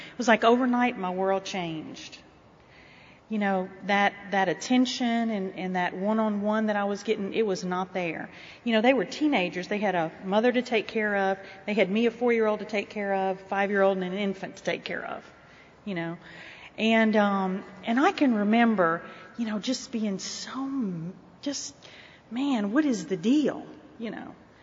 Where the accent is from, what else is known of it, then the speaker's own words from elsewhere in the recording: Baton Rouge, Louisiana, United States; I was born in Baton Rouge, grew up there. I'm the fourth daughter of five children.